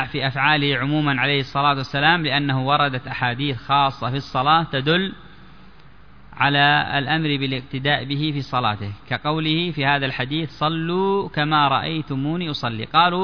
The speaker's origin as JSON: {"language": "Arabic", "country": "Yemen", "said": "وأكثر ما عندنا في اليمن ينزل البرد"}